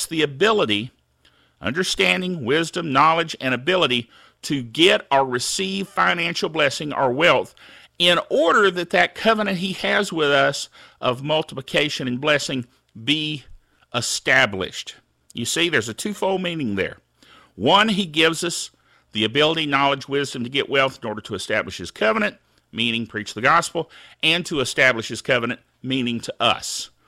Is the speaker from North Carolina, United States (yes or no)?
yes; Thomasville, North Carolina, United States; my mom and dad worked at the Baptist orphanage at Mills Home in Thomasville. And I grew up in the Mills Home Baptist Church.